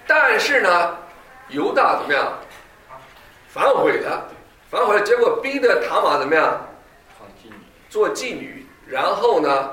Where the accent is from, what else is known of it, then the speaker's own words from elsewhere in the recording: China; 因为我是大陆人，所以我讲背景比较清楚。